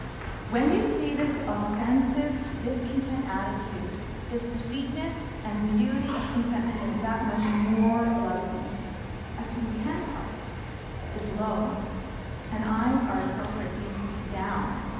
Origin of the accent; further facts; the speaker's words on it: Calgary, Alberta, Canada; although I was born and raised in Calgary, he knows the city better than I do.